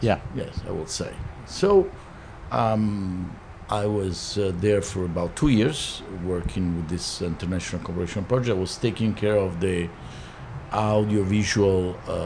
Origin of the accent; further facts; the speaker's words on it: Perugia, Umbria, Italy; English is a second language; Oh, that's Italy, sorry.